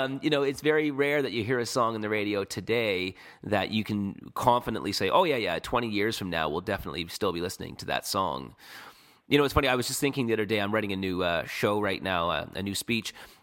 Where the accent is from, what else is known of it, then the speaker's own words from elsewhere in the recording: Canada; growing up in Canada